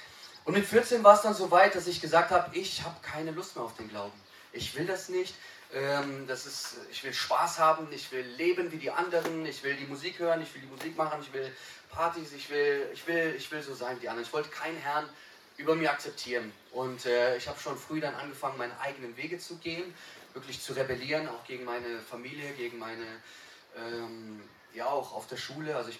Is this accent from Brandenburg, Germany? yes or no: no; Bietigheim-Bissingen, Baden-Württemberg, Germany; ich komme aus Bietigheim-Bissingen. Und gehe dort in die Thebis-Gemeinde, die freie christliche Gemeinde.